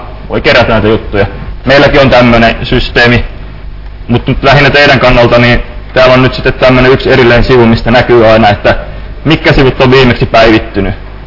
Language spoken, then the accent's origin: Finnish; Ostrobothnia, Finland; oon kotoisin Pohjanmaalta. Se ehkä kuuluu tässä mun murteissa.